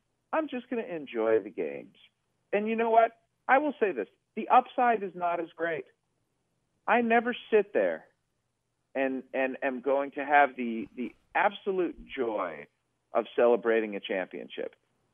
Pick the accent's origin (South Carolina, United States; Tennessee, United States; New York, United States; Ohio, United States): Ohio, United States; Cleveland; I grew up in Cleveland. There was no place that was worse for a sports fan than Cleveland.